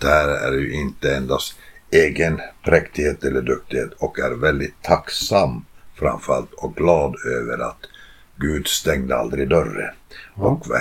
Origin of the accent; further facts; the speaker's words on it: Jakobstad, Ostrobothnia, Finland; Där jag växte upp i Finland i en stad som heter Jakobstad.